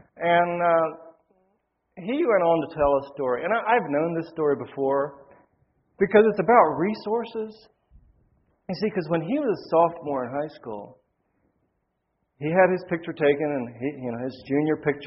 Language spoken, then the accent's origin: English; Mountain City, Tennessee, United States; moved away; also born or lived in Lancaster, Pennsylvania; We all grew up in Tennessee. I was 6 weeks old when we moved from Lancaster, Pennsylvania, to Mountain City, Tennessee, a small rural town.